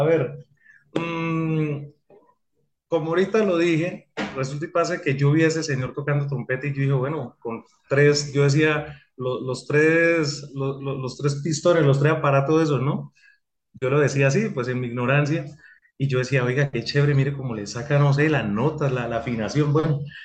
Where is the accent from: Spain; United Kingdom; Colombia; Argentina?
Colombia; Cúcuta, Norte de Santander; Soy Cúcuta. Cucuteño, sí señor, soy cucuteño, sí, desde lo que es la ciudad ya.